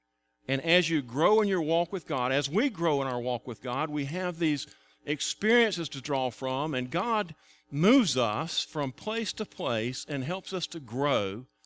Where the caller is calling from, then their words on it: North Carolina, United States; I called in. Ron Chapman put me on the air immediately. I said, I'm calling from North Carolina.